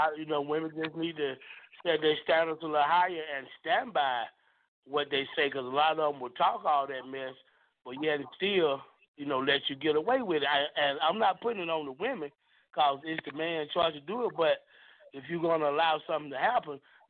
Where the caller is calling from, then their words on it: Jonesboro, United States; Frank, this … from Jonesboro.